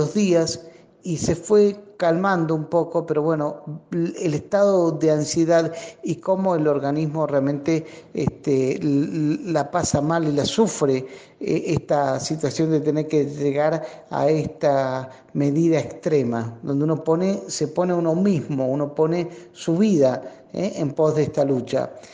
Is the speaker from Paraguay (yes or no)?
no; El Bolsón, Río Negro, Argentina; soy del Bolsón, docente.